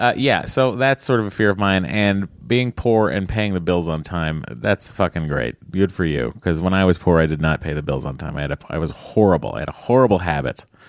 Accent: Connecticut, United States; I'm from Connecticut. Oh, well, very close to Westport. Literally screamed when I heard you two talking about my neck of the woods.

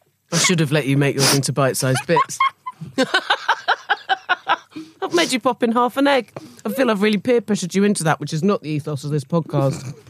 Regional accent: South West England, United Kingdom; Where I grew up in Dorset by the Sea

